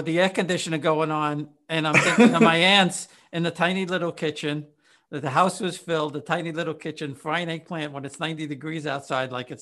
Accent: College Point, New York, United States; I grew up in College Point, which wasn't really an Italian neighborhood, but my mom's family was, and my dad's family, they were both from Corona.

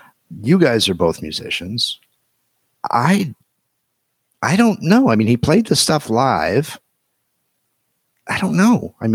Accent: Dayton, Ohio, United States; I mean, I grew up in Dayton, Ohio, and he would come around at least once a year.

